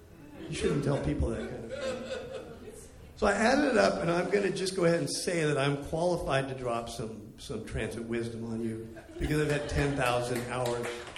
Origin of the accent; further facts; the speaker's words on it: Oregon, United States; Long ago, I grew up in Southern Oregon, and they have a big weed-growing industry there.